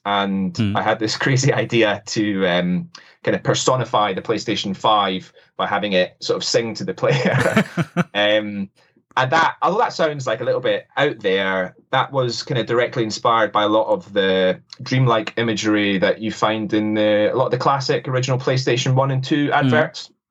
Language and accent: English; Scotland, United Kingdom; I'm a Scottish composer, sound designer working in games.